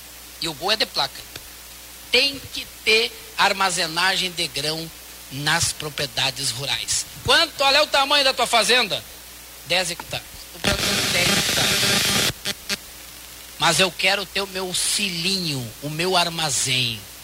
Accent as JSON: {"language": "Portuguese", "town": "Santiago", "region": "Rio Grande do Sul", "country": "Brazil", "said": "eu sou de Santiago e São Chico de Assis é do lado ali"}